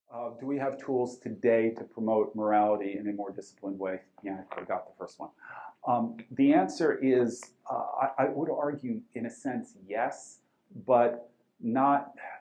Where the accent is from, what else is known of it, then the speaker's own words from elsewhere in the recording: United States; as an American